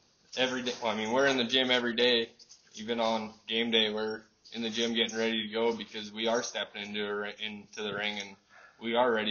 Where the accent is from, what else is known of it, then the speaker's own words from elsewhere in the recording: Biggar, Saskatchewan, Canada; I'm from Bigger, Saskatchewan.